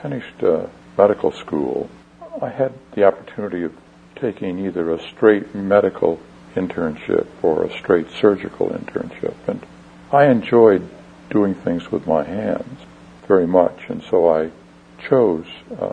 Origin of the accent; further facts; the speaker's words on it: New York, United States; In upstate New York. It's south of Syracuse, and it's near the Catskill Mountains. There are many hills and valleys and where I grew up, and it's a very beautiful place with lots of trees and lakes and so forth.